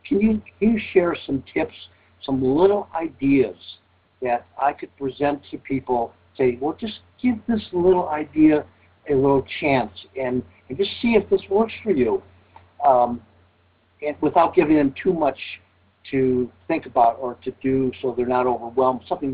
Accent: Arizona, United States; from Arizona.

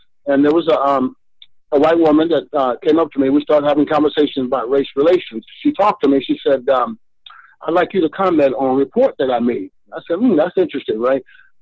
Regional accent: Oakland, California, United States; I grew up in Oakland, California, joined the military, spent 20 years in the Navy, retired

